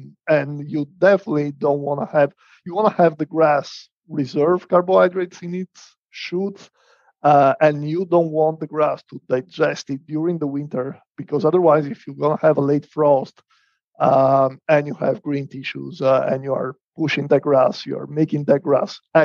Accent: Veneto, Italy; English is a second language; now in United States; You can tell from my accent that I'm not from the US. And we were actually, well, I am from Northern Italy, kind of Venice area. I studied 30 kilometers south of Venice.

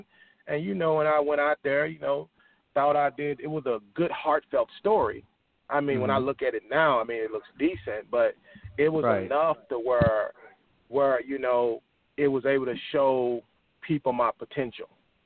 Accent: the South, United States; like growing up in the South, in the South, I remember in high school, graduating high school

